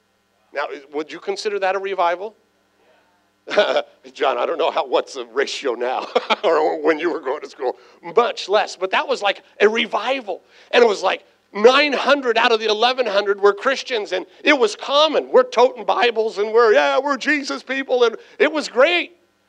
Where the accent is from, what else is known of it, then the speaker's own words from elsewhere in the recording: San Diego, California, United States; I was raised right here in San Diego.